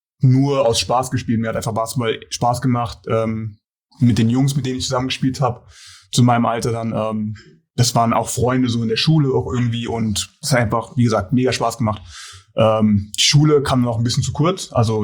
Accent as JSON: {"language": "German", "town": "Giessen", "region": "Hesse", "country": "Germany", "said": "Klar ist Gießen, da komme ich her, aus Gießen. Das ist schon so eine Basketballstadt."}